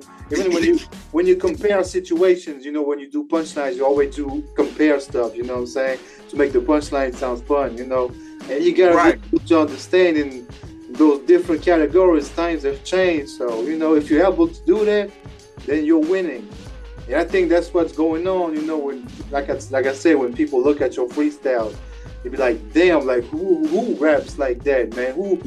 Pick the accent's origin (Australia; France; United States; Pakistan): France; born or raised there; English is a second language